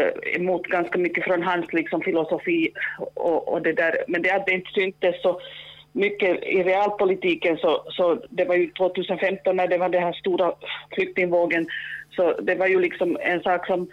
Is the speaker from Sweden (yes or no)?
no; northern Finland, Finland; now in southern Finland; jag är ju från norra Finland och nu bor jag ju i södra Finland på det sättet.